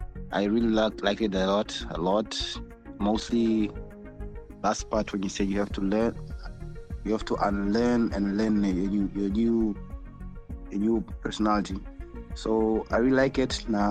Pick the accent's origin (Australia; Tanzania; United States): Tanzania; English is a second language; I'm from Tanzania.